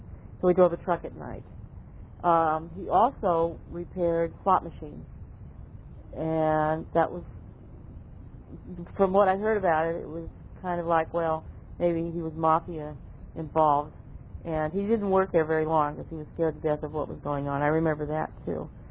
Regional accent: San Francisco, California, United States; born there; I was born in San Francisco. I was born in 1932 at the height of the Depression.

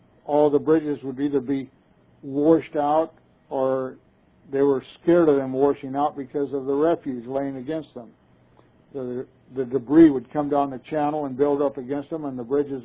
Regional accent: Long Beach, California, United States; In the early days of my life, I was born in North Long Beach. There were no sidewalks.

